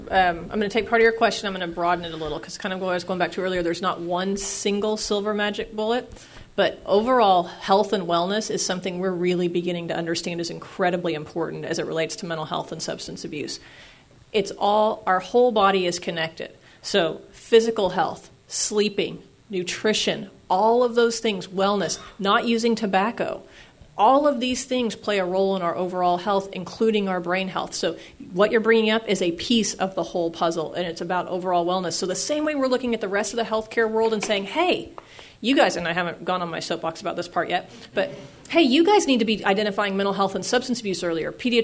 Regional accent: Edmond, Oklahoma, United States; I tell people all the time, I grew up in Edmond, okay?

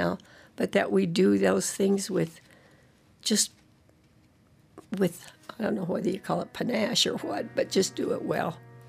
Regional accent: Heber City, Utah, United States; I was born and raised in Heber. All my life, I've lived in rural Utah.

